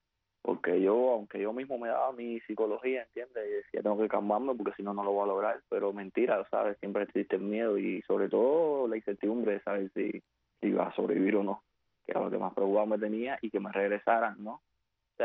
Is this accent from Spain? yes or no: no; Cuba; yo soy cubano